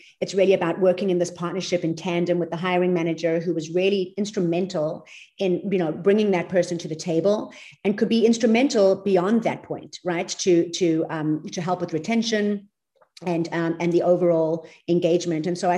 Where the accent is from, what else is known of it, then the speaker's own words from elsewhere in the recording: South Africa; also born or lived in New York, United States / Los Angeles, United States; coming from, you know, 11 years in New York and a few years in LA. I was a little bit in Europe. I'm from South Africa, so I've got an international background and perspective.